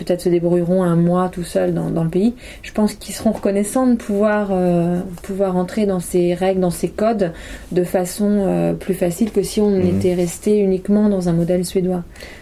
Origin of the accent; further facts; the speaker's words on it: France; je suis française à 100%